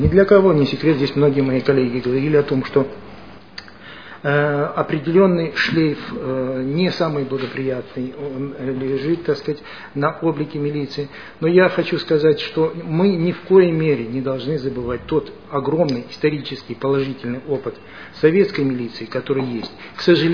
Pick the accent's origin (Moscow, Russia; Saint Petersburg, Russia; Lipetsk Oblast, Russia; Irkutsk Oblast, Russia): Moscow, Russia; Я помню себя с детства, я москвич, я родился здесь в Москве